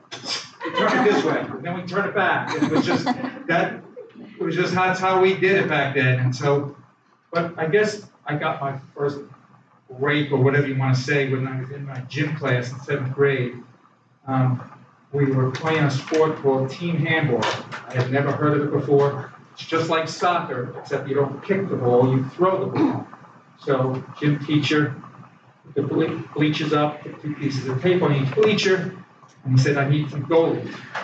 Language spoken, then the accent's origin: English; Queens, New York, United States; born there; I was born in Queens, New York, and my brother and I was the oldest, and I came 2.5 years later.